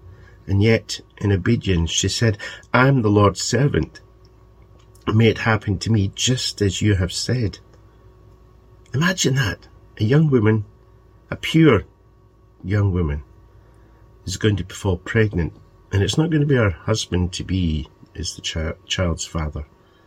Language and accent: English; Dundee, Scotland, United Kingdom; Where I was brought up in Dundee and went to church, it was a part of Dundee called Lochee. And I was brought up in the church there in a community that was divided between Protestant and Catholic.